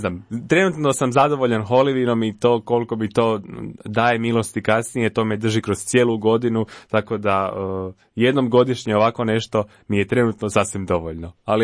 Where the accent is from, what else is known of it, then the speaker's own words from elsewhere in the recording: Dubrava, City of Zagreb, Croatia; Iz Dubrave sam, tako da ajde, nije mi bilo predaleko doći do davde